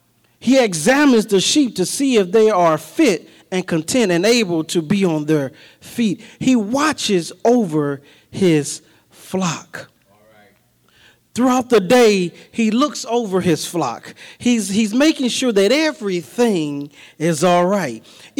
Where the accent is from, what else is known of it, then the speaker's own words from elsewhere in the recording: East St. Louis, Illinois, United States; Born and raised in East St. Louis and a little bit of Centerville in me.